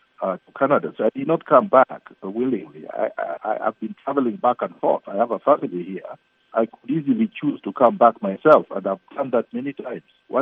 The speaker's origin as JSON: {"language": "English", "country": "Kenya", "tie": "born there", "said": "could I be not a citizen when all my ancestors were born in Kenya and my parents were born in Kenya and I was born in Kenya?"}